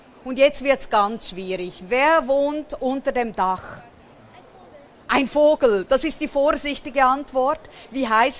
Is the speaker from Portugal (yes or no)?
yes; Portugal; Ronaldo natürlich, würde ich auch sagen, als Portugiesin.